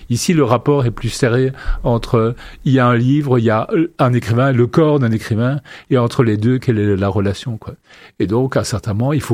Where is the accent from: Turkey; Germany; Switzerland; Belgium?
Belgium; Je veux dire, comme citoyen, je suis belge